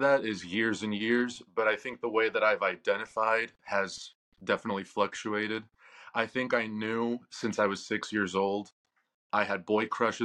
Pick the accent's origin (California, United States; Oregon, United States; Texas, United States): Texas, United States; Austin; It was Austin, Texas